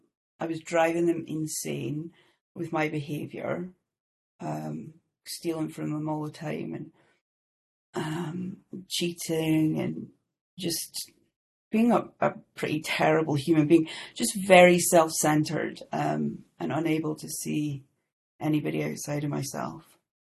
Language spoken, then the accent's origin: English; Shetland, Scotland, United Kingdom; I'm from Shetland to anybody who doesn't know. Shetland is a very little island, the most kind of northerly part of the UK. It's like the it's a tiny little island off of Scotland.